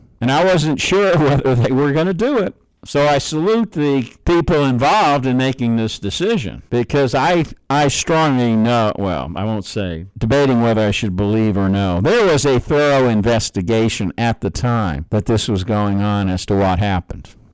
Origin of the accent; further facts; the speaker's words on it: New York, United States; that liberal rag out of my home state of New York City, or the state of New York out of New York City.